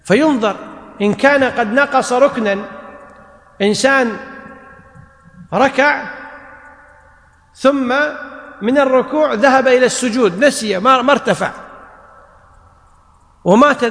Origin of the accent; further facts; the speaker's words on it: Kuwait; عندنا في الكويت يقولون للرجل الكبير المسؤول سيد السيد فلان سيدنا فلان